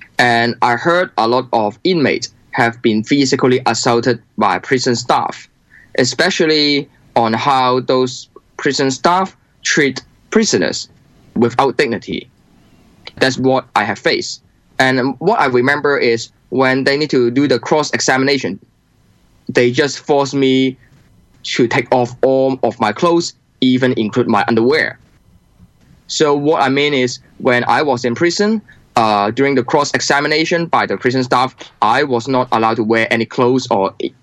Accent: Hong Kong; English is a second language; from Hong Kong, activist and politician, fight for democracy under the threat of China

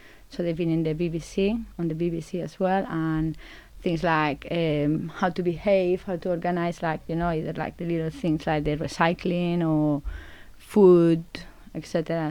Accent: Spain; English is a second language; as I'm away from Spain, so it's difficult to get like, you know, any other information

